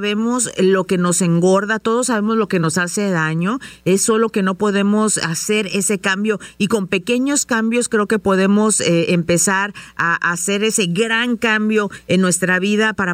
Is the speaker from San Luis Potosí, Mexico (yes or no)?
yes; San Luis Potosí, Mexico; Ah, yo soy de San Luis Potosí, así que somos paisanas, tu mamá y yo.